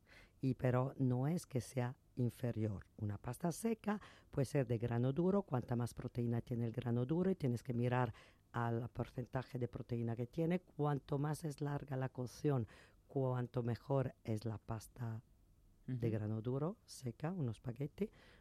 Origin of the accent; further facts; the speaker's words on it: Bologna, Emilia-Romagna, Italy; que en mi pueblo, que yo soy de Bologna, se llama ragú